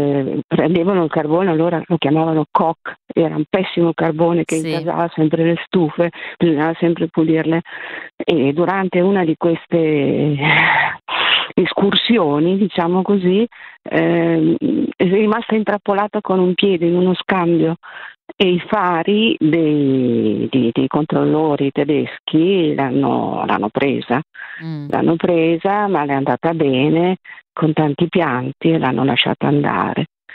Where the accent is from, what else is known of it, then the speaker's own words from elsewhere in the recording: Milan, Lombardy, Italy; Sono di Milano.